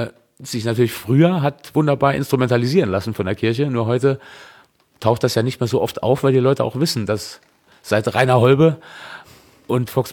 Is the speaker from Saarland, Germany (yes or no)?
yes; Marpingen, Saarland, Germany; born there; In Marpingen, im Nordsaarland. Die Kreisstadt war St. Wendel.